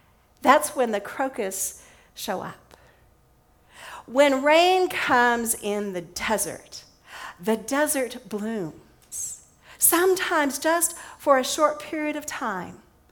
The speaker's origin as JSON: {"language": "English", "town": "Alamogordo", "region": "New Mexico", "country": "United States", "tie": "born or raised there", "said": "In southern New Mexico, where I grew up in Alamogordo, it's about 70 miles from Las Cruces"}